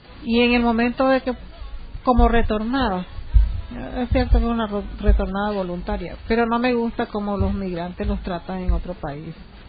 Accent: Nicaragua; nicaragüenses que somos aquí, me sentí mal. Entonces yo dije, no más, me voy para mi país, yo sé que en mi país yo trabajo de igual manera.

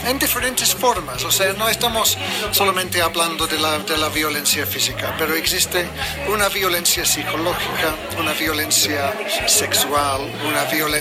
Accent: England, United Kingdom; Spanish is a second language; now in Hungary; yo vengo de Inglaterra, soy inglés, vivo en Hungría, otro país de Europa.

